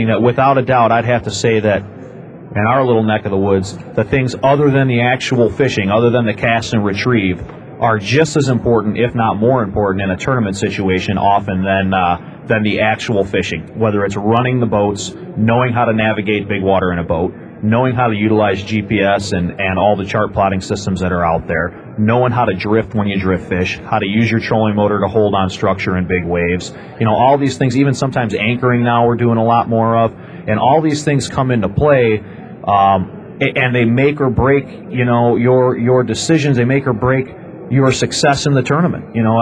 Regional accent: Ohio, United States; I grew up and fished in Ohio, and I competitively started my competitive angling career in Ohio.

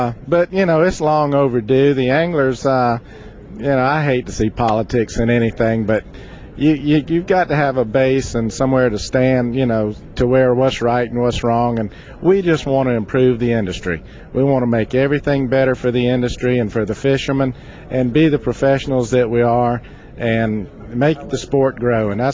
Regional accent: South Carolina, United States; Yeah, well, I'm from South Carolina down there at Santee Cooper, and we had them big 12 and 14 foot alligators.

